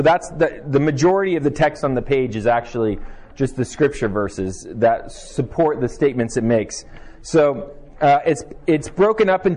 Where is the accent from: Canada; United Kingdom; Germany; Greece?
Germany; now in Montana, United States; well, I grew up in Germany